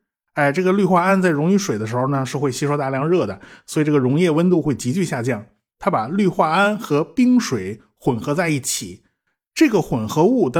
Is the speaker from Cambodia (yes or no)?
no; China; 华氏度这个温标系统啊，我们中国人几乎是用不着啊